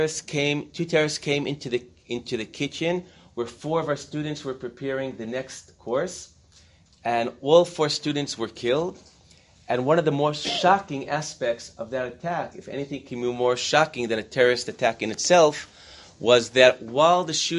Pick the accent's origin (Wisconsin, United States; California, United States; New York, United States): New York, United States; Manhattan; now in Israel; When I grew up in Manhattan, dreaming of one day making Aliyah, I imagine all the Israelis as kibbutznikim with the Kova Temple